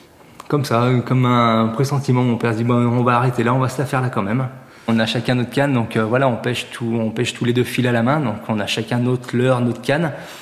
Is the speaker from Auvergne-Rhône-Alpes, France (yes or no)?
yes; Charlieu, Auvergne-Rhône-Alpes, France; j'ai 38 ans. Je suis originaire de Charlieu dans la Loire.